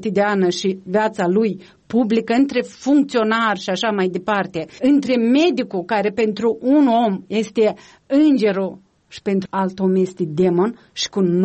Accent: Moldova; fost români pe ascuns în perioada sovietică și am reușit să ajungem și să spunem deschis și mândri că suntem români, construim a doilea stat românesc

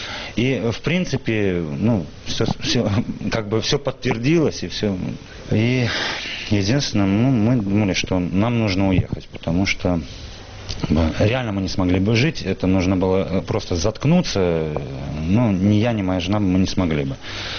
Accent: Tashkent, Uzbekistan; moved away as an adult; also born or lived in Simferopol; Жил я в Симферополе со своей семьей. Ну, изначально я вообще с Узбекистана. Родился в Ташкенте, жил в Ташкенте.

